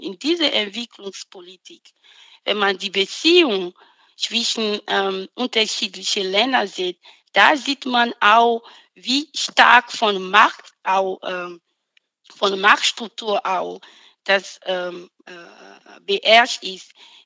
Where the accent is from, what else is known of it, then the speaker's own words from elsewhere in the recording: Benin; German is a second language; now in Germany; weil ich komme aus Benin